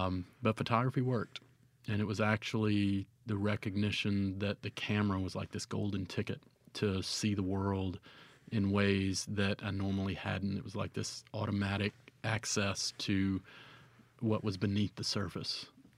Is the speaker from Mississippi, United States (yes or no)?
yes; Cleveland, Mississippi, United States; I am. I was born and raised in Cleveland, graduated from high school, thought that it would be the last place that I'd ever come back to.